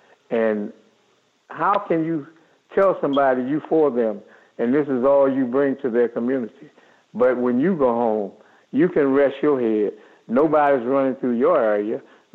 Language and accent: English; United States; As a young man, I grew up in Washington, and they had a beat police who walked the beats, and this was his area.